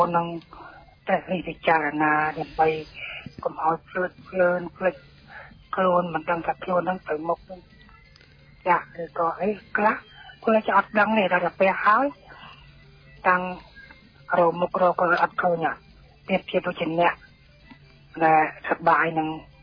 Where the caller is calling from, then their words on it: Kandal, Cambodia; មកពីខេត្តទៅខងស្នួរខេត្តកណ្ដាល